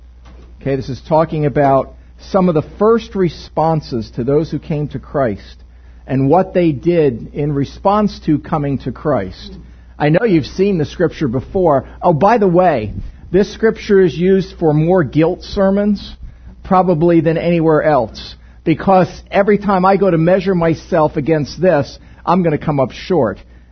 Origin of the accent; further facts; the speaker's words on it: New Jersey, United States; accent: Jersey; Pardon my Jersey accent, whatever that was.